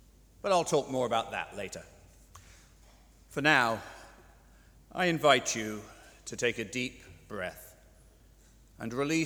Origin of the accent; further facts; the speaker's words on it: Dublin, Leinster, Ireland; now in United States; I grew up here in Dublin, but for the past 35 years or so, I've lived mostly in the US